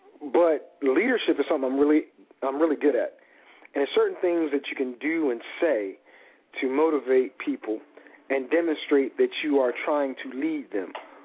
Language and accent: English; Washington, District of Columbia, United States; I'm from Washington, D.C., and I know when I hear BS, okay?